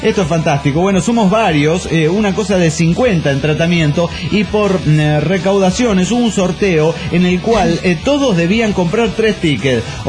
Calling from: Caracas, Capital District, Venezuela; de Caracas, Venezuela.

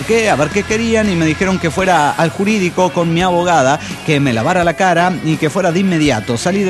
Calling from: Guadalajara, Jalisco, Mexico; de Guadalajara, Jalisco, México.

